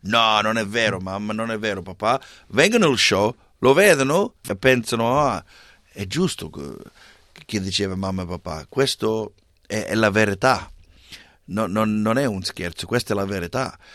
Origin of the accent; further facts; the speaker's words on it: Sydney, New South Wales, Australia; Io ero nato in Camperdown, a Sydney. È cresciuto più, sai, in Burwood, Strathfield, in a west of Sydney.